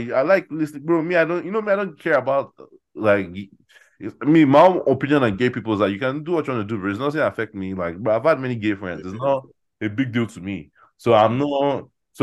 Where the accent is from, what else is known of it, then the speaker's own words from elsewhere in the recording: Dallas, Texas, United States; oh, yeah, man, I'm from Dallas, nice to meet you